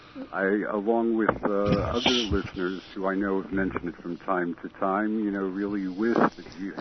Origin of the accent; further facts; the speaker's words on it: New York, United States; I grew up in New York. I listened to WBAI